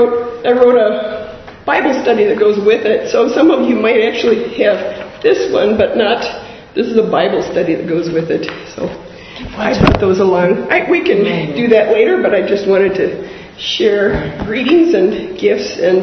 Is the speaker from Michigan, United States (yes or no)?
yes; Holland, Michigan, United States; I come from Holland, Michigan